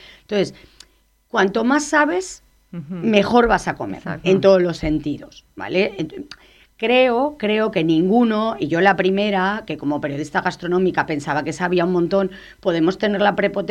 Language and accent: Spanish; Spain; Y más siendo española.